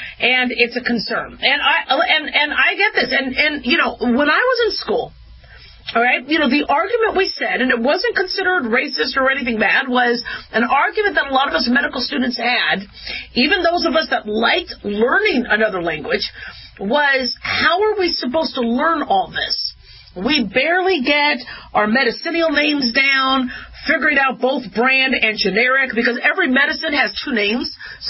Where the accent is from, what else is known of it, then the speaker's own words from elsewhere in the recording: United States; For me as an American, I, you know, have to, you know, learn a lot of people's cultures.